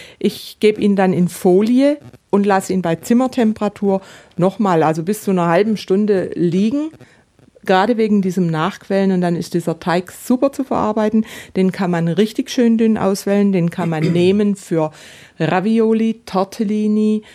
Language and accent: German; Baden-Württemberg, Germany; also ich komme ja aus dem Südbadischen